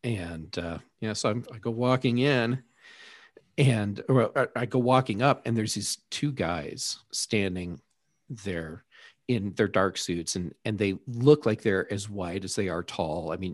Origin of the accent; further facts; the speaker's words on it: Colorado, United States; I'm like, "Oh no, I'm from Colorado."